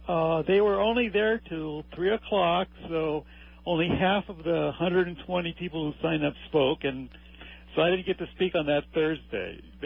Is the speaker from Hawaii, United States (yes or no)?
yes; Honolulu, Hawaii, United States; Well, I was born and raised in Honolulu. I went to University High School for all 12 years.